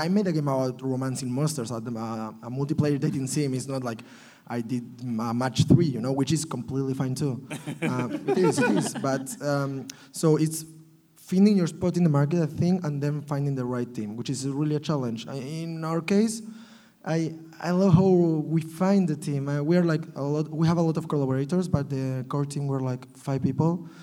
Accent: Barcelona, Catalonia, Spain; English is a second language; By the way, I'm from Barcelona, Spain.

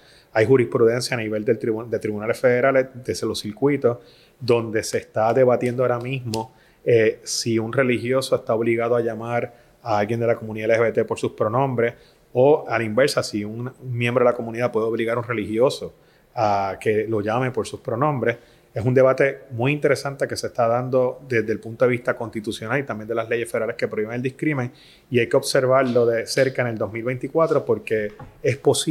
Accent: Puerto Rico; estabilizar también nuestra salud mental como puertorriqueño

